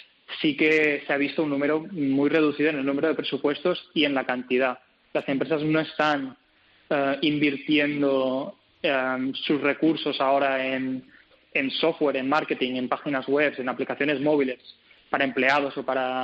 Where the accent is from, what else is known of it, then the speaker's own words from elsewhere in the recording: Balearic Islands, Spain; also born or lived in London, United Kingdom; Y siempre me pasaba de cuando volvía a Mallorca, de donde yo soy, pues siempre me encontraba con problemas de encontrar pistas deportivas.